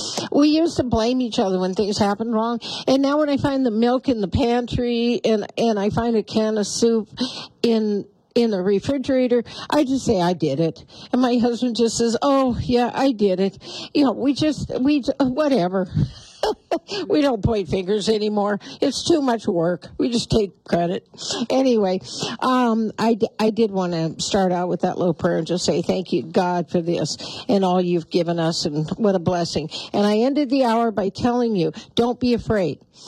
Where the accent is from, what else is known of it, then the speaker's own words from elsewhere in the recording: Billings, Montana, United States; now in Bozeman, United States; As I said, we grew up in Billings, but I've made Bozeman my home since I was married 56 years ago with a brief stint in the Navy in Florida.